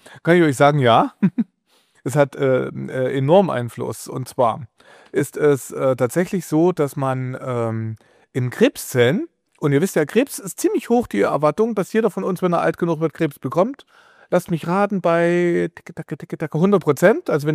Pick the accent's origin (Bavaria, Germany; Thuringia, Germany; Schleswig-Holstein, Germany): Thuringia, Germany; now in Berlin, Germany; Ich als Thüringer Jung, der in Berlin lebt, liebt Bratwürste, weil er aus Thüringen kommt. Ich bin so aufgewachsen.